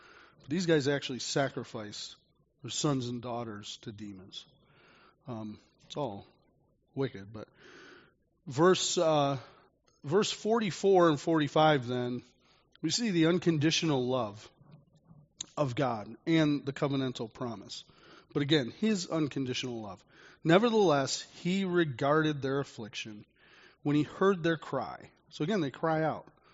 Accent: Jamestown, New York, United States; My friend Mark from my hometown back in Jamestown, New York

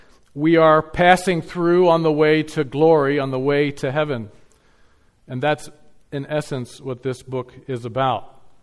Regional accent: Lititz, Pennsylvania, United States; also born or lived in Ephrata, Pennsylvania; Well, I was born in Ephrata, Pennsylvania, almost 53 years ago, 1967, August 6th, I was born. And I grew up in Lititz, Pennsylvania, beautiful little town. And I'm actually kind of proud to say I'm from Lititz.

